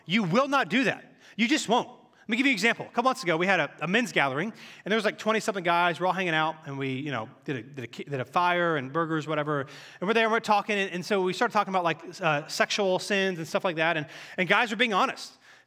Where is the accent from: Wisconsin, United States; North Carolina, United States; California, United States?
North Carolina, United States; Cary; I grew up in Cary, so kind of this area.